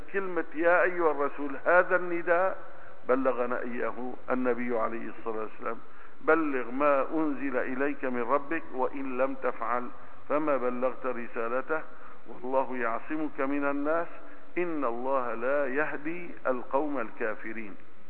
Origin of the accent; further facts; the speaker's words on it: Aleppo, Aleppo Governorate, Syria; وكان قصر العدلي بجانب دائرة الإفتاء عندنا في حلب